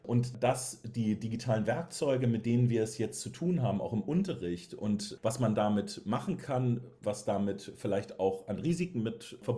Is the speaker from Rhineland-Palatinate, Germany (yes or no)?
no; Buxtehude, Lower Saxony, Germany; Ich komme nämlich ehrlicherweise aus Buxtehude.